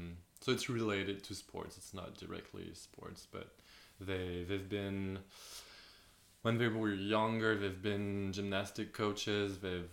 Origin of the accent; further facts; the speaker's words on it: Clermont-Ferrand, Auvergne-Rhône-Alpes, France; and then I grew up in Clermont-Ferrand, and my parents lived in the countryside, like 30 minutes away from that small town.